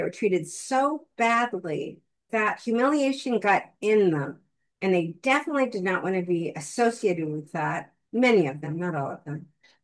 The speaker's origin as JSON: {"language": "English", "town": "Bakersfield", "region": "California", "country": "United States", "tie": "born or raised there", "also_born_or_lived": "Los Angeles / San Francisco / Sacramento", "said": "felt like when I moved from Bakersfield to Los Angeles for college, of course, there was that."}